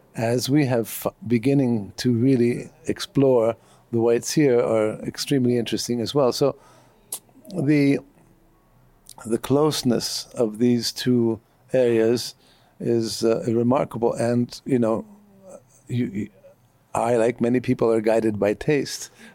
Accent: Tuscany, Italy; English is a second language; So, I came from Tuscany.

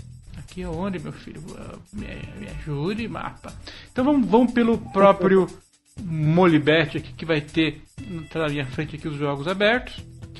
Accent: Brazil; Então não é porque eu sou brasileiro, que torcemos para o time e tal

